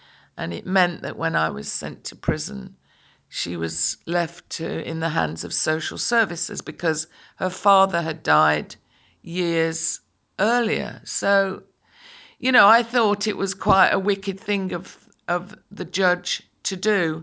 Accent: Derby, East Midlands, United Kingdom; born there; I went to a grammar school. I was born in Derby. I come from a humble background, but a very solid background.

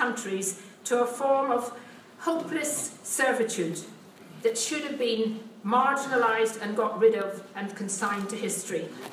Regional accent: United Kingdom; I love my country. I'm very proud of being British.

